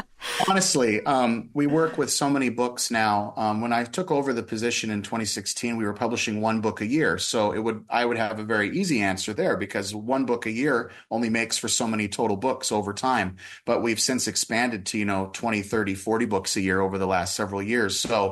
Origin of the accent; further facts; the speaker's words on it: Montana, United States; now in Midwest, United States; and I grew up in the West. I'm from Montana, yet I've been a Midwestern transplant now for over a decade.